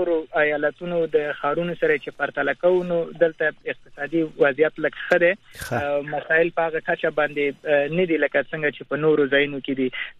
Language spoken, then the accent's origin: Pashto; Kunar, Afghanistan; زه د کونړ یم